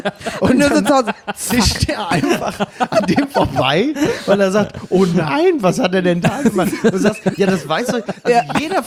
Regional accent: Castrop-Rauxel, North Rhine-Westphalia, Germany; Immer diese Autofahrer mit Heinz Erhardt wurde nämlich in Castrop-Rauxel gedreht, wo ich herkomme. Und früher waren das in pastellfarbene Häuser da.

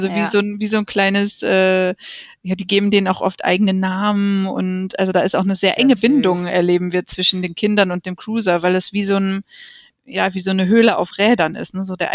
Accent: Cologne, North Rhine-Westphalia, Germany; Als Kölner Kind dann sozusagen autofrei auch bin ich groß geworden.

